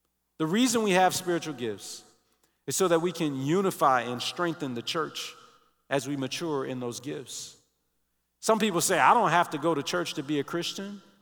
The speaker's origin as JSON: {"language": "English", "town": "Detroit", "region": "Michigan", "country": "United States", "tie": "born or raised there", "said": "Now, I grew up in Detroit"}